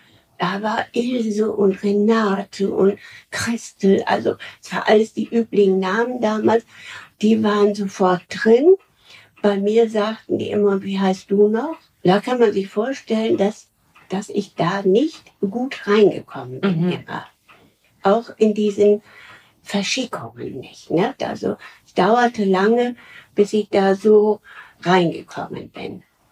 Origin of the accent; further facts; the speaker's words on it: Lower Saxony, Germany; born there; Ich bin geboren im März 1944 in einem klitzekleinen Dorf in Ostfriesland. Ich glaube, wir hatten damals nur 300 Einwohner.